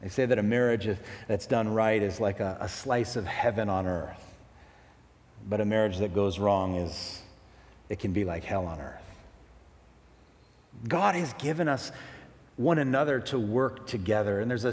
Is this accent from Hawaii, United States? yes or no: yes; Wahiawa, Hawaii, United States; born there; I was born in Wahiwa Hospital. Not a very glamorous place, but I remember my birth certificate, 8:38 p.m., November 26th, 1971.